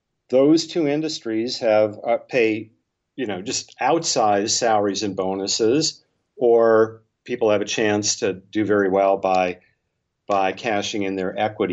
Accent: Bismarck, North Dakota, United States; now in Silicon Valley, United States; By the way, I was born and raised in North Dakota.

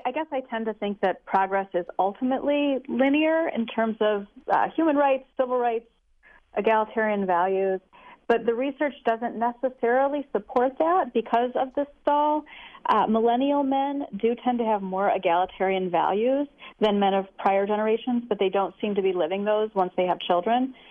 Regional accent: New York, United States; I'm a New Yorker, so I don't know

